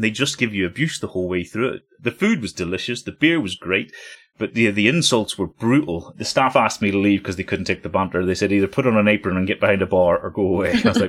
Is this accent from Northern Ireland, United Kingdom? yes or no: yes; Belfast, Northern Ireland, United Kingdom; And I was like, I'm from Belfast.